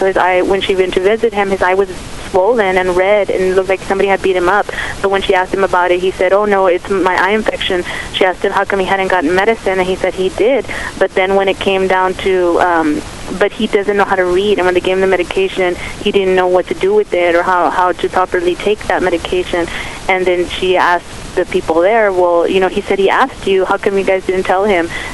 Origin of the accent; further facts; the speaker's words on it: Los Fresnos, Texas, United States; I grew up in Los Fresnos, actually in a colonia just outside of Los Fresnos. And it's very isolated.